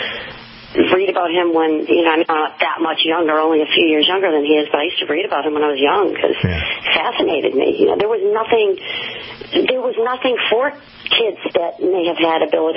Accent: Boston, Massachusetts, United States; I'm from Boston. Boston.

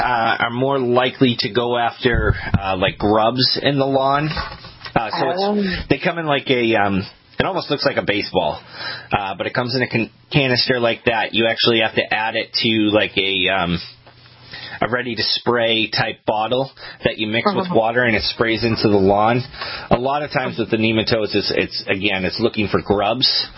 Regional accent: Maine, United States; but I grew up in Maine, so most of my life it was loam.

